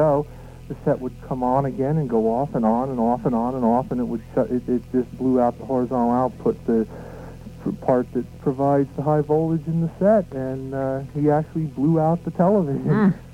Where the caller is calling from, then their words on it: Pennsylvania, United States; I'm in southeastern Pennsylvania.